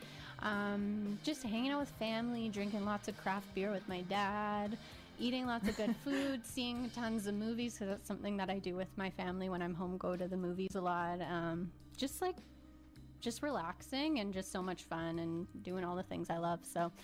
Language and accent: English; London, United Kingdom; because I'm from London